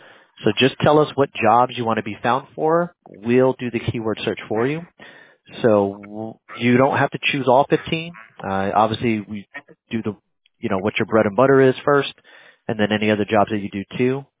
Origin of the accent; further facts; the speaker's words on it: New Jersey, United States; now in Pennsylvania, United States; I was, born and raised in New Jersey, so we didn't really hunt too much, but now being in Pennsylvania, that's what they do here all the time.